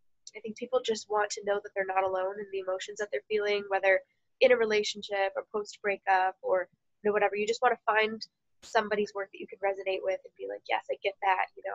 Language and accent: English; Naperville, Illinois, United States; I grew up in suburban Chicago, Naperville area.